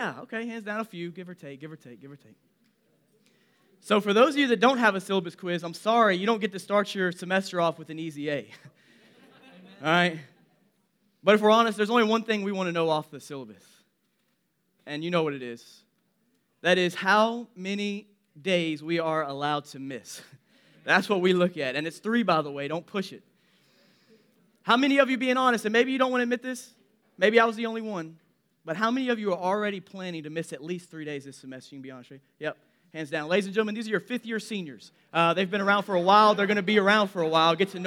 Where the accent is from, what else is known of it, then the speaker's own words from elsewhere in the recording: Memphis, Tennessee, United States; I was born and raised in Memphis. I'm Memphis all the way through.